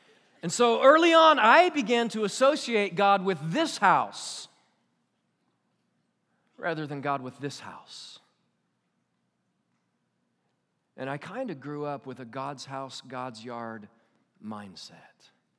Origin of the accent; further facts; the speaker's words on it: Kansas, United States; I grew up in Kansas. It was a wonderful place to grow up. It's a wonderful place to be from, right?